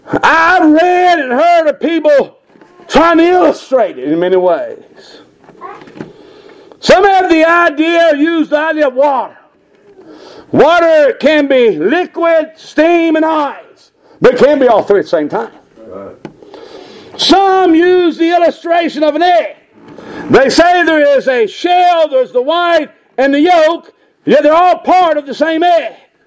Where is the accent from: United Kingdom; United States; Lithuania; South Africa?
United States; the South; accent: southern; You know, I'm from the South.